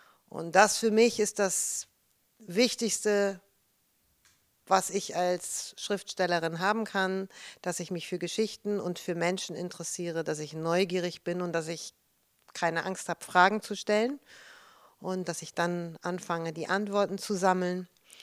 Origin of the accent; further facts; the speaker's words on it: Düsseldorf, North Rhine-Westphalia, Germany; moved away as an adult; also born or lived in Munich / Los Angeles; now in Hamburg, Germany; ich bin in München geboren, in Düsseldorf aufgewachsen und bin dann nach Amerika, nach Los Angeles gegangen und bin aus Los Angeles nach Hamburg gekommen und hier lebe ich jetzt, seitdem ich Anfang 20 bin.